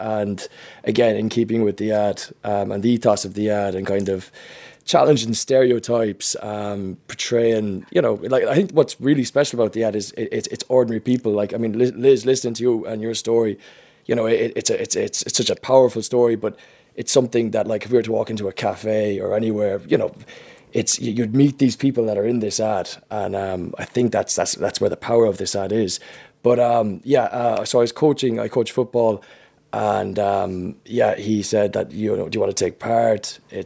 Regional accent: Munster, Ireland; now in Dublin, Ireland; Yeah, I'm from Tipperary. Grew up in Tipperary. Moved to Dublin about 6 years ago. I've been teaching in Dublin. Moved because of the job. And yeah, just settled into Dublin.

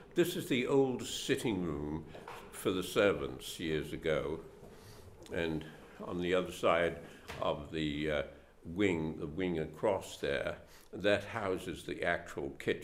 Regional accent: New York, United States; now in Ireland; I'm a New Yorker. That's very rare customer. I grew up in New York, and I remember after the war, they had the GI Bill of Rights

